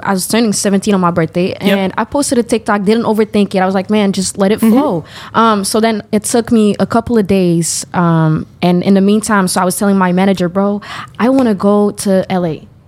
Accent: Belgium; I'm 19 years old. I'm Moroccan. I was born and raised in Belgium.

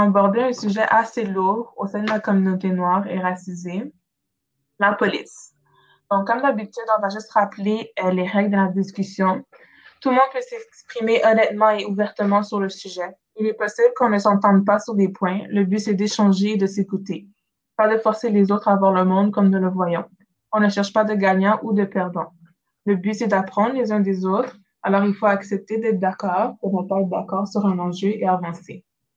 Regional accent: Montreal, Quebec, Canada; Moi, personnellement, je suis de Montréal

